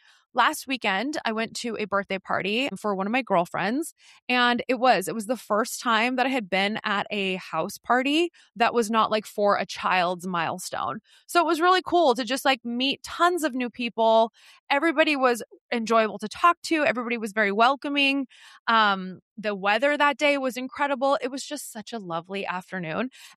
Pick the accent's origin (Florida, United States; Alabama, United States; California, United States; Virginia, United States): California, United States; I come from Northern California, and in Northern California, we definitely get weather.